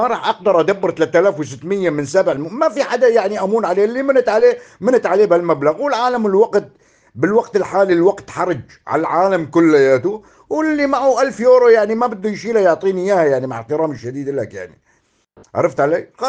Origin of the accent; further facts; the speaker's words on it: Syria; وهاي انا اخوك سوري، عرفت علي؟ إيه، اعتبرني اخ، شوف اعتبرني اخوك مسلم، انا اخوك مسلم